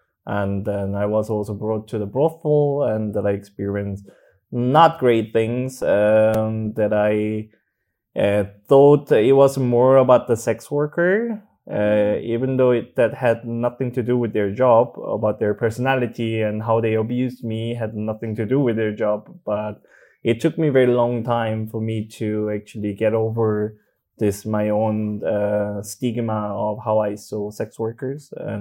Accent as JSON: {"language": "English", "country": "South Korea", "tie": "born or raised there", "second_language": "English", "said": "I was also a lot more oppressed because I grew up in Korea."}